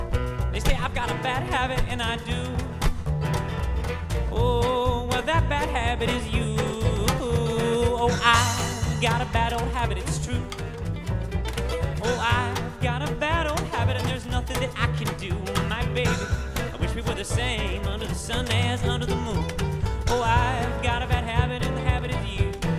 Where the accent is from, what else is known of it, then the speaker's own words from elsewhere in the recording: Ann Arbor, Michigan, United States; We're from Ann Arbor, Michigan.